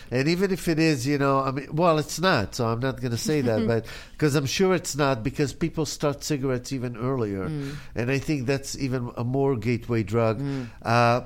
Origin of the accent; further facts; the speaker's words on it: Israel; now in United States; when I was growing up in Israel, America was like a dream for everybody, right?